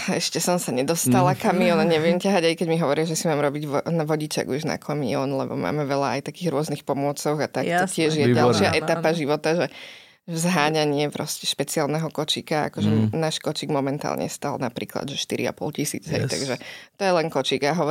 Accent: Bratislava, Bratislava Region, Slovakia; som z Bratislavy

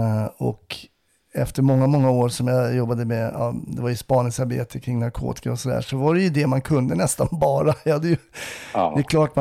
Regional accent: Stockholm, Stockholm County, Sweden; Det är som stockholmare är man ju alltid lite orolig.

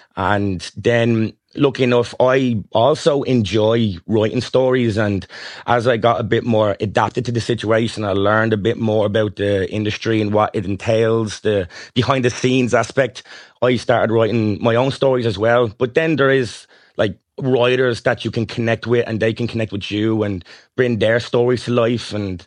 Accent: Ireland; accent: Irish; so being Irish off the bat was pretty easy because I didn't have to have a certain Irish accent.

